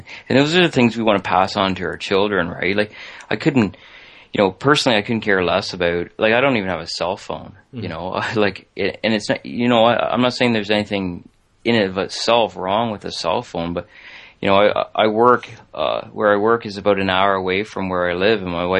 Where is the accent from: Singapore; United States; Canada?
Canada; I'm a Canadian, right?